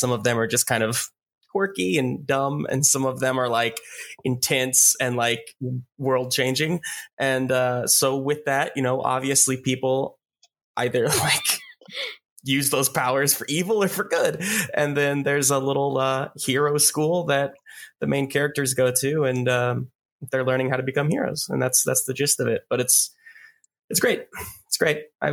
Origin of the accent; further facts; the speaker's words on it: Kansas, United States; now in Kansas City, United States; I grew up in Kansas, actually.